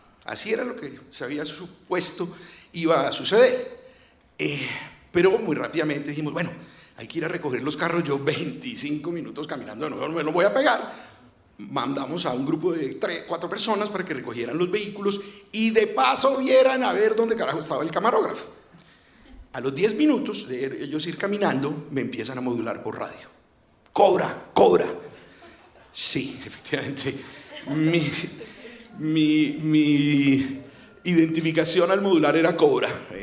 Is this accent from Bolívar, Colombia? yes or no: yes; Cartagena, Bolívar, Colombia; accent: Cartagena; Tengo 54 años y ya tengo el acento cartagenero perdido.